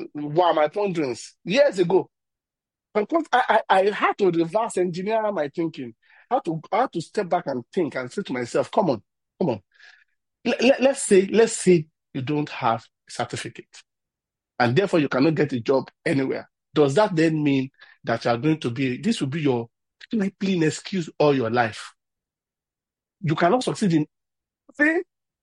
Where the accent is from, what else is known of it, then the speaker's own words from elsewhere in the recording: Ibadan, Oyo, Nigeria; I grew up in Ibadan.